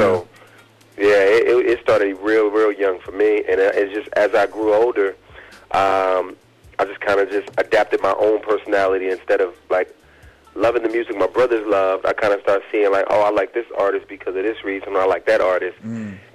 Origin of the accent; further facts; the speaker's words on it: California, United States; also born or lived in Canada; And I was born in Canada, grew up in California on the great west coast of the United States